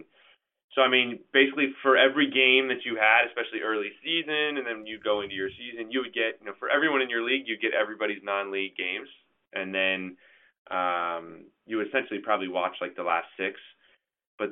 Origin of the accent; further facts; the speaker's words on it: Germany; I grew up in Germany